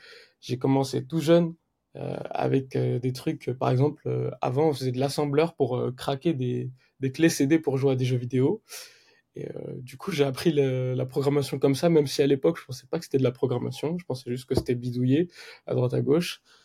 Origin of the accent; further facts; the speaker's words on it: Paris, Île-de-France, France; j'ai 21 ans, je suis de Paris.